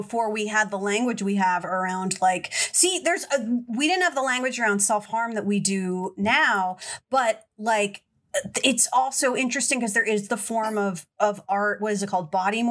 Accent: New Jersey, United States; And I wasn't from Cranford. I'm from Hunterdon County.

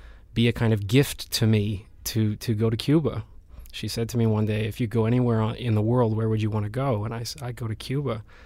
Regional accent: Vancouver, British Columbia, Canada; moved away as an adult; I grew up in Vancouver, and I left Vancouver when I was about 18, 19 to go to Spain. And came back to Vancouver

